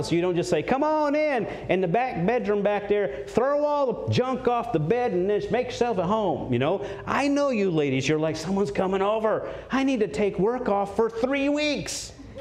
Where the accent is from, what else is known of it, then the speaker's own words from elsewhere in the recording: Maine, United States; When I moved south from Maine, for those of you that don't know, I'm fourth generation lumberjack, worked up there logging and been in the backwoods, and I didn't know what civilized life was till I came south.